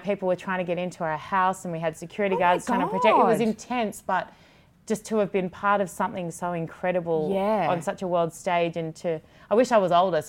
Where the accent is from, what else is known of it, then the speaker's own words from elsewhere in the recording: Canberra, Australian Capital Territory, Australia; born there; So I was born in Canberra, actually, so I always consider myself a Canberra girl, but went to 16 different schools, so moved all over